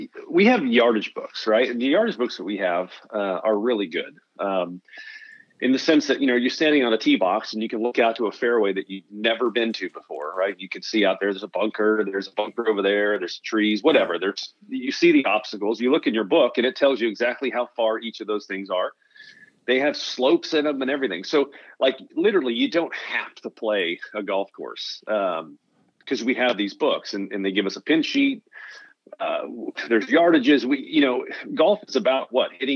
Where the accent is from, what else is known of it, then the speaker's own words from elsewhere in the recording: Oxnard, California, United States; You know, growing up in Oxnard was awesome. It was fun too, very agricultural friendly place. And Corey Pavin's also from Oxnard, so the two of us went to rival high schools.